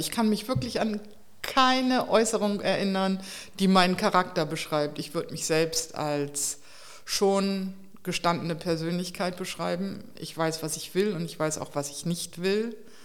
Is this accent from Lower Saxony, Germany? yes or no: yes; Delmenhorst, Lower Saxony, Germany; Aus Delmenhorst bei Bremen.